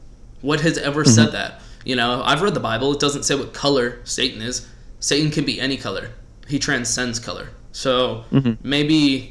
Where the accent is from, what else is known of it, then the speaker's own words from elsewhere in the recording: North Carolina, United States; born there; I was born in North Carolina, so does that make me a Tar Heel?